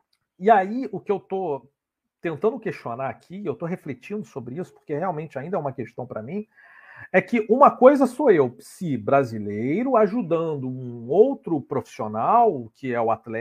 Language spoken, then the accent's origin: Portuguese; Brazil; todos os pesquisadores brasileiros como eu têm muito contato com os pesquisadores portugueses de Portugal, né?